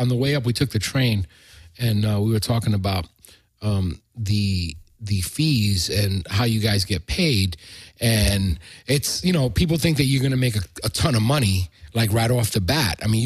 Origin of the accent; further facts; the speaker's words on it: New York City, New York, United States; So this is, so Mike is from New York City, my hometown.